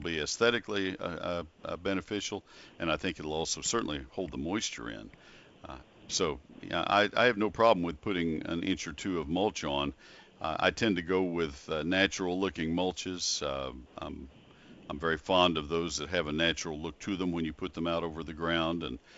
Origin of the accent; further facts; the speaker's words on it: Texas, United States; I guess just because I grew up in Texas and I remember seeing so many magnolia trees that had English ivy beneath them, that would work.